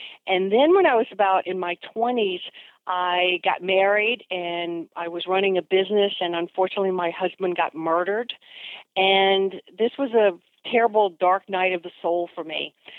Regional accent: Chuckatuck, Virginia, United States; So I grew up in Chuckytuck, Virginia, on a farm ranch, a mile and a half from the nearest secondary road.

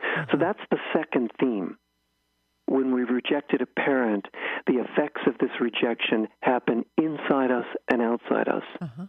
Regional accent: Pittsburgh, Pennsylvania, United States; accent: Pittsburghese; I'm from Pittsburgh, so I speak Pittsburghese. We don't say our O's and our consonants very well.

